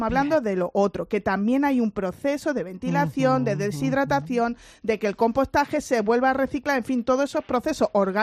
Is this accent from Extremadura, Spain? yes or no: no; Andalusia, Spain; Yo que además, que soy de la Costa del Sol, mi reciclaje de plásticos y de cartones lo recoge el consorcio y lo lleva a Casares.